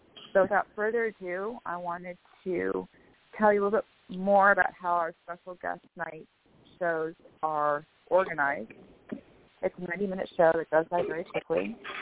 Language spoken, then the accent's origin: English; Bellevue, Washington, United States; I'm from Bellevue, Washington.